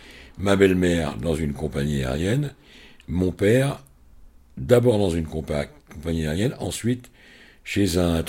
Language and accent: French; Île-de-France, France; Alors, j'ai grandi en région parisienne, dans le 94, entre autres.